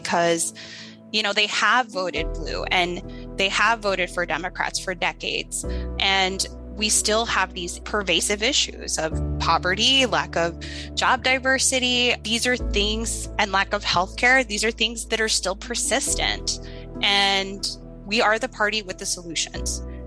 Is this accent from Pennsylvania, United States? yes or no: no; Brownsville, Texas, United States; I am a self-identified fronterista. So I'm from Brownsville, Texas, grew up in the Rio Grande Valley.